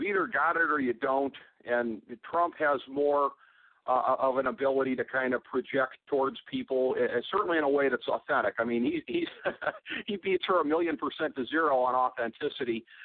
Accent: Cleveland, Ohio, United States; how he has gone coming here to my hometown of Cleveland, getting booed off the stage during the convention

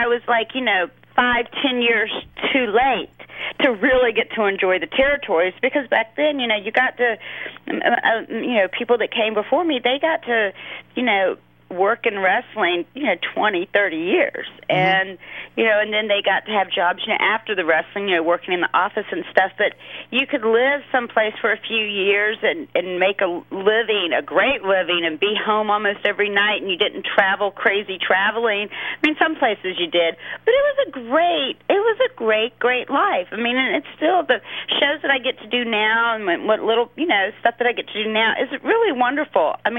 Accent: the South, United States; accent: southern; My southern accent was really bad.

